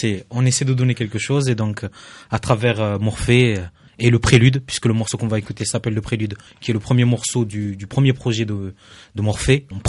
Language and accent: French; south of France, France; je suis du sud, donc forcément je suis fan